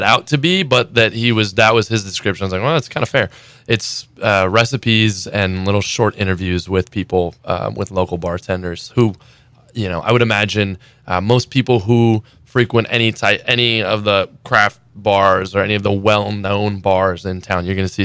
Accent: Los Angeles, California, United States; I'm originally from Los Angeles.

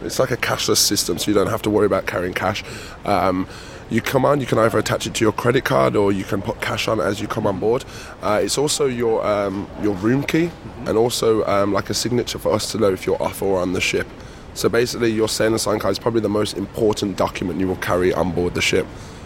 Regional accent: Birmingham, West Midlands, United Kingdom; England. Birmingham, England.

